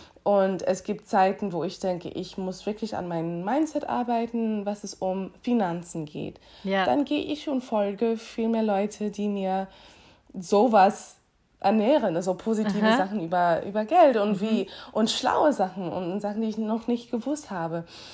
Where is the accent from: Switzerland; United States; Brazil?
United States; Miami, Florida; German is a second language; now in Germany; Man fragt, wo ich herkomme und ich denke, aha, ich habe doch keinen Akzent. Entschuldigung, ich komme aus Miami. So, aber ich denke ein bisschen anders, ich spreche ein bisschen anders.